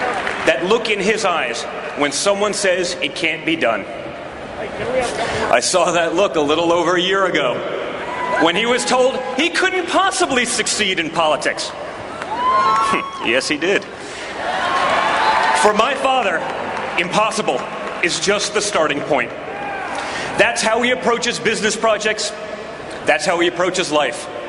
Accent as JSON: {"language": "English", "country": "United States", "said": "I'm an American, and tonight I want to talk to you about the country we live in, the country our children will grow up in."}